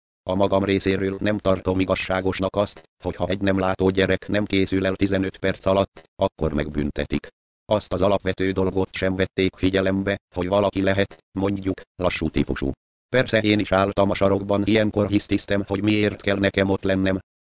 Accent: Debrecen, Hajdú-Bihar, Hungary; born there; Debrecenben születtem, 6,5 hónapra jöttem a világra.

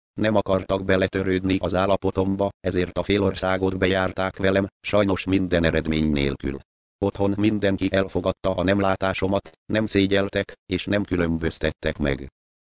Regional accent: Tiszaújváros, Borsod-Abaúj-Zemplén, Hungary; born there; 17 éves. Még a régi Leninvárosban születtem, ma már Tiszaújváros.

